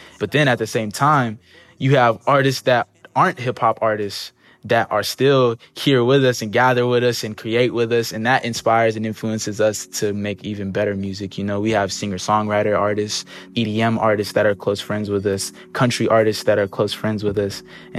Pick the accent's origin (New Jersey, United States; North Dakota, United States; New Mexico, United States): New Mexico, United States; Albuquerque; he's one of my largest inspirations from where I'm from Albuquerque.